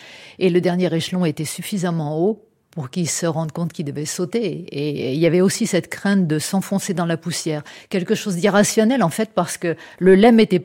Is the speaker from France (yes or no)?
yes; La Celle-Saint-Cloud, Île-de-France, France; also born or lived in Bagneux; Je suis née à Bagneux, mais on vivait à la Selle-Saint-Cloud.